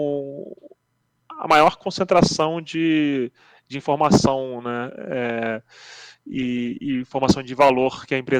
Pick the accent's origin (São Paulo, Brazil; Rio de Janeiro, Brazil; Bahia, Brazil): Rio de Janeiro, Brazil; moved away as an adult; now in Zurich, Switzerland; Sou originalmente do Rio de Janeiro, mas né, mudei para a Suíça há 13 anos atrás e para estudar matemática